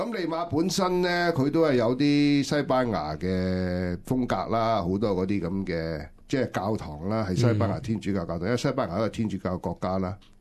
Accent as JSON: {"language": "Cantonese", "country": "Hong Kong", "said": "即係我哋香港人叫東風螺"}